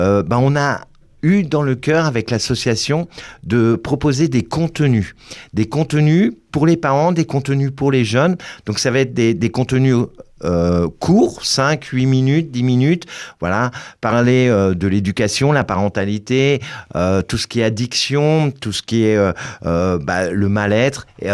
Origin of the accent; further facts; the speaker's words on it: France; Chez nous, en France, hein, trois quarts des 11-15 ans ont des anxiétés inquiétantes.